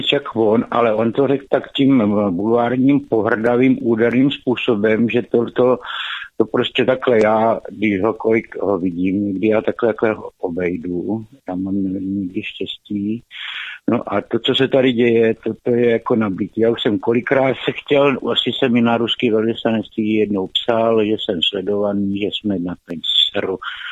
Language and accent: Czech; Řeporyje, Prague, Czechia; Já jsem z Řeporí a kolem toho památníku chodím.